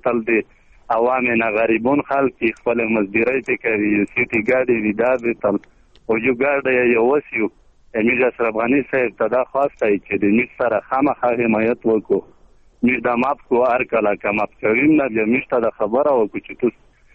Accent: Khyber Pakhtunkhwa, Pakistan; now in Dubai, United Arab Emirates; مسافرې کې مې داس دوه کاله چې زه یو د شمالي وزیرستان نه مهاجر یا زه افغان دوبۍ کې یم.

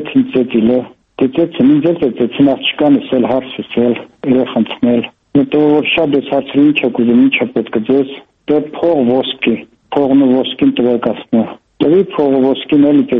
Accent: Georgia; now in Armenia; Հա, Վրաստանից գիտեմ ես, հա, Վրաստան եմ մեծացել։

